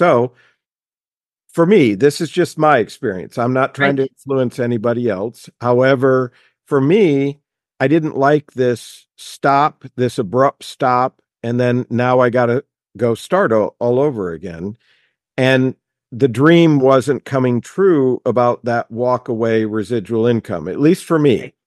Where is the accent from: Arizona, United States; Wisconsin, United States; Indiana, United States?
Indiana, United States; when I did go to college, I went to Indiana University and I grew up in Indiana.